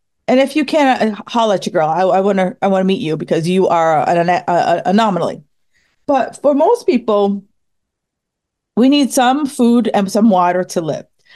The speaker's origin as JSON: {"language": "English", "region": "New York", "country": "United States", "tie": "born or raised there", "lives_now": "Boston, United States", "said": "I live in Boston and I grew up in New York."}